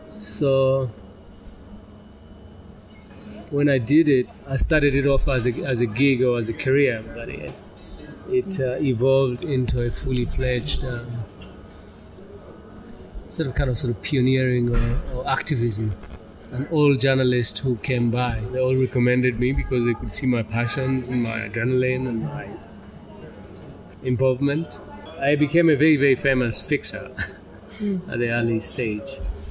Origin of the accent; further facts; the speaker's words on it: Goma, North Kivu, DR Congo; So I was born and raised in Goma and Congo